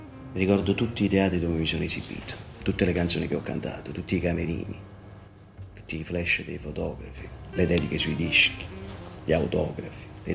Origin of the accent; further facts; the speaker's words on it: Naples, Campania, Italy; Io sono nato a Vico Speranzella. Mi ricordo Napoli durante la guerra, avevo solo 8 anni